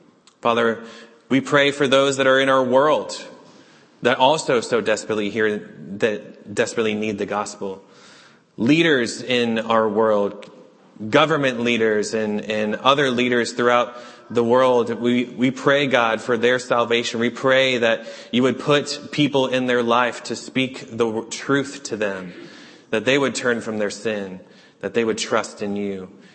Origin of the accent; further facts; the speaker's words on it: New England, United States; Well, since I was a kid, I grew up in New England. Many of you know that.